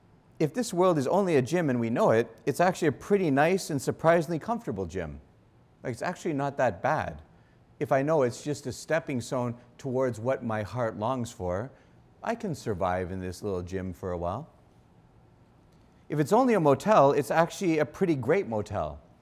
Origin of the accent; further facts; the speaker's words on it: Canada; Like, I'm a Canadian. Who cares? I'm in America.